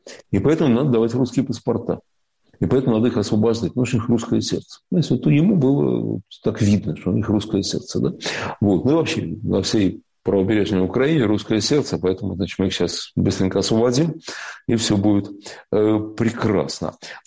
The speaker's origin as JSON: {"language": "Russian", "region": "Siberia", "country": "Russia", "said": "мы сибиряки. Кроме этого, да, мы сибиряки, мы же, ну да, нет, конечно, мы русские, да, но мы сибиряки."}